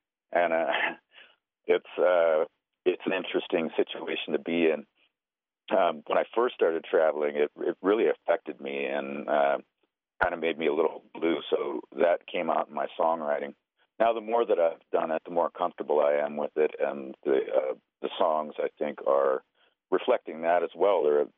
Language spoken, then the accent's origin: English; Montana, United States; Oftentimes they are about growing up in Montana as a enrolled member of the Crow tribe. My father was an Assiniboine from up around Wolf Point, but I'm enrolled at Crow.